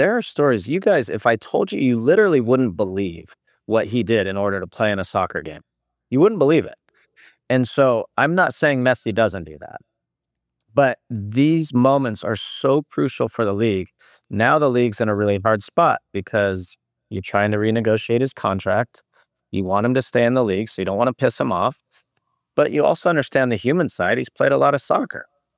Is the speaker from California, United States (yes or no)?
yes; California, United States; Okay, so today I'm in East LA. I grew up in Southern California. I'm in East LA today.